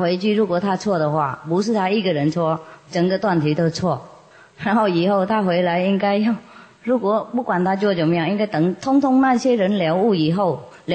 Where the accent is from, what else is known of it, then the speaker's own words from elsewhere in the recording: China; 像我们中国人啊，从小就吃中国菜